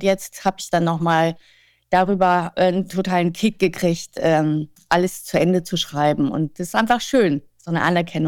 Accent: Normandy, France; moved away; Ja, ich bin ja als Kind nach Frankreich gezogen. Meine Mutter hat da eine neue Familie gegründet und insofern bin ich in Frankreich zur Schule gegangen und aufgewachsen. Und für mich ist Frankreich die zweite Heimat, vor allem die Normandie, wo wir gelebt haben.

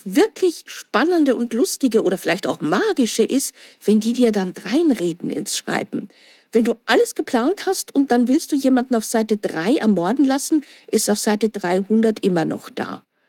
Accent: Austria; Ich bin Österreicherin, geboren und aufgewachsen.

